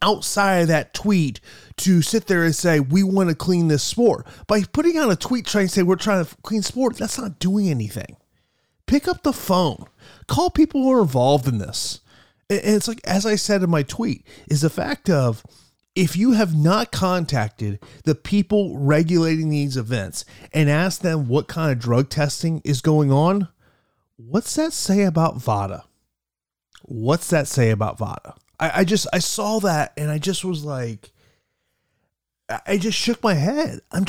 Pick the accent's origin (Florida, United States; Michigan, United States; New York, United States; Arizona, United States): Florida, United States; Now, I know here in my home state of Florida